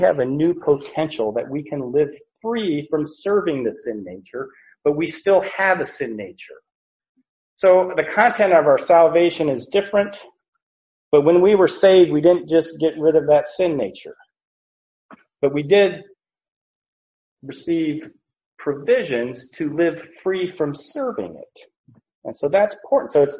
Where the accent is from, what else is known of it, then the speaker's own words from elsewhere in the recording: Arizona, United States; but I grew up just outside of Phoenix as a little kid.